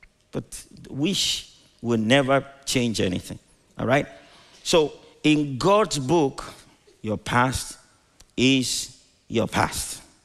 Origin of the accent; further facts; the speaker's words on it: Nigeria; when I was growing up in Nigeria, some of the conductors would say, face forward.